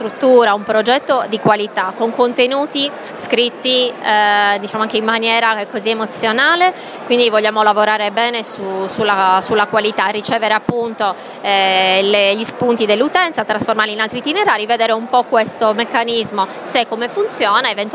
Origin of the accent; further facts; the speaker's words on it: Cagliari, Sardinia, Italy; Penso così, perché da cagliaritana ho scoperto